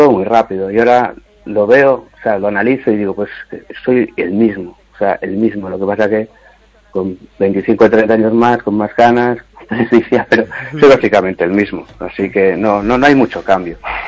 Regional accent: A Coruña, Galicia, Spain; soy de Coruña, pero no me dedico a pintar Coruña

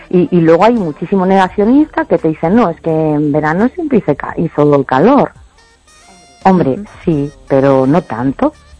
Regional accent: A Coruña, Galicia, Spain; Y yo, por ejemplo, que soy de Coruña

